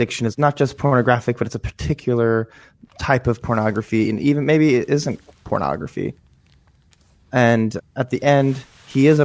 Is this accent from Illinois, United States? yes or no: yes; Chicago, Illinois, United States; I grew up Mormon in Chicago, Illinois, and eventually went out to Brigham Young University